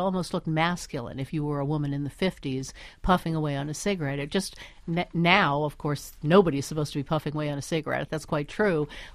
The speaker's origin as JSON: {"language": "English", "town": "Washington", "region": "District of Columbia", "country": "United States", "tie": "born or raised there", "said": "I was in Washington, D.C. at the time. You know, that's my hometown."}